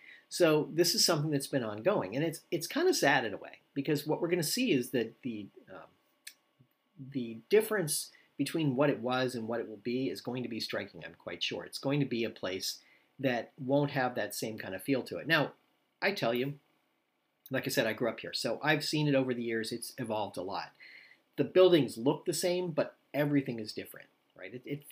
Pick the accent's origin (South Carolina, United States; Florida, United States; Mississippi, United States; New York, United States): Florida, United States; I grew up in South Florida. I spent a lot of time in Miami Beach.